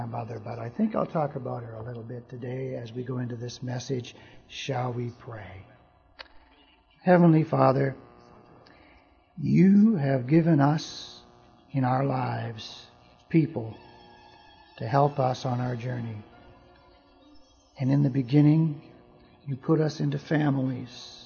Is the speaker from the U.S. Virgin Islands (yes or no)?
no; Canada; also born or lived in United States; Growing up in Canada, I had a queen. Just about the whole of my life in Canada, I lived under the queen. Now, for the first year of my life, I was in the United States